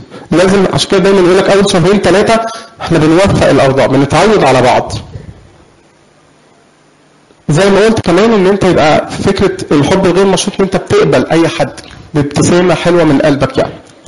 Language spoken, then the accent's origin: Arabic; Egypt